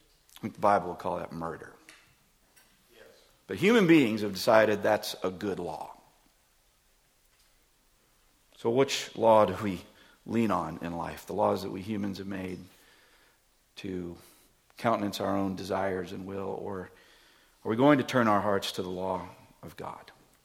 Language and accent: English; Florida, United States; If you're from Florida, I'm from Florida